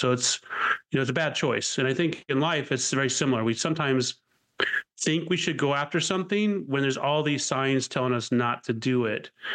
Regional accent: California, United States; I grew up in California, and we would take these pieces of cardboard and try to stand on the cardboard and slide down the mountain

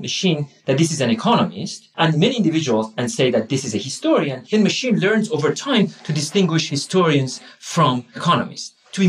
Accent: Iran; also born or lived in Afghanistan / France / United States; now in Sweden; I grew up in Iran, and since then I lived in Afghanistan, France, US, and now I live in Sweden.

